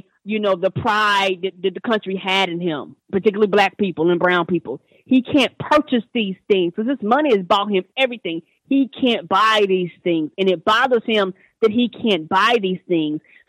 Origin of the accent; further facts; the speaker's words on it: Albany, New York, United States; born there; I was born 1979, April the 2nd, 1979. I was born in Albany, New York.